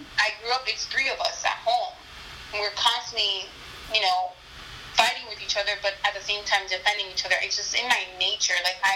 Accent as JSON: {"language": "English", "country": "United States", "tie": "born or raised there", "said": "But because I grew up in America, I really never felt like, oh, well, I'm a Latina"}